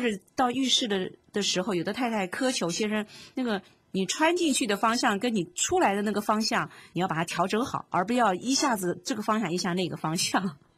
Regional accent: China; 对不起啊，在我们中国人的社会呢，经常都是两个家族，这两个家族可复杂了，是不是？

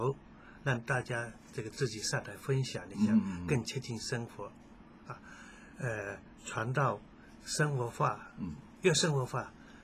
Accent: China

